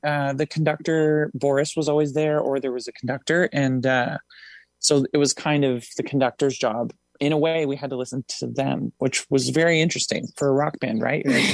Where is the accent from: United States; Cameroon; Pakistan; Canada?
Canada; Hamilton, Ontario; that happened because I'm from Hamilton.